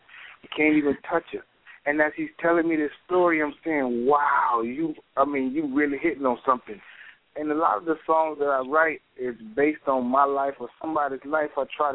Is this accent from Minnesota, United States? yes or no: no; Daytona Beach, Florida, United States; I grew up in Daytona Beach, Florida, man, and Daytona is not a very big place from what we have to work with. And it was a real tight-knit place, like everybody knew everybody.